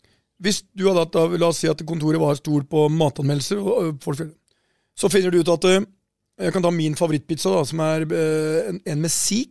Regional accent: Porsgrunn, Telemark, Norway; uten at jeg hadde et bevisst forhold til det når jeg kom fra Porsgrunn, så har jeg alltid vært nysgjerrig på mennesker.

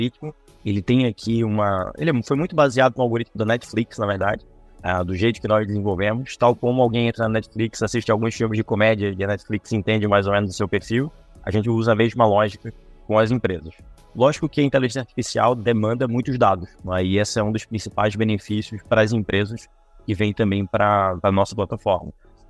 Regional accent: Recife, Pernambuco, Brazil; also born or lived in Lisbon, Portugal; Eu, sendo recifense, ainda morava muito tempo na Europa, né? Morei uns 8 anos em Lisboa, agora voltando para casa.

